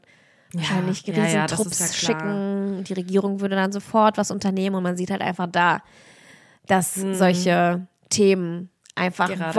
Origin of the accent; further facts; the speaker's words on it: Krasnodar, Krasnodar Krai, Russia; moved away; aus meiner Heimatregion, aus Krasnodar, da, wo ich geboren wurde, ist ganz unten in Russland, im Süden, am Schwarzen Meer.